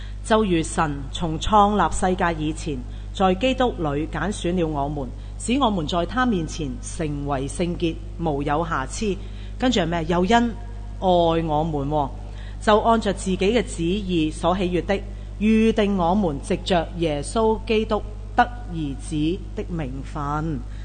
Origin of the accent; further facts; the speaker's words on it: China; 犹太拉比咧 好似我哋中國人咁樣嘅，好中意講古仔